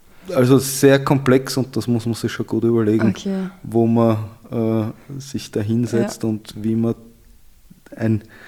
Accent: Vienna, Austria; Ich bin in Wien aufgewachsen.

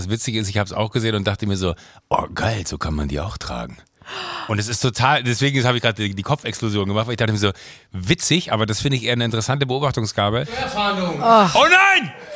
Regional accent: Rhineland, Germany; passiert mir auch manchmal als Rheinländer.

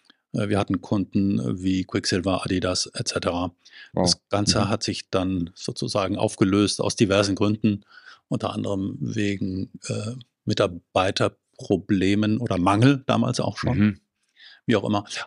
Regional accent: France; moved away as an adult; now in Munich, Germany; ich bin Franzose natürlich bei dem Vornamen, überrascht niemanden, vermutlich zweisprachig aufgewachsen, habe meine Kindheit und meine Schule und mein Studium in Frankreich verbracht. Direkt nach dem Studium bin ich nach München gekommen

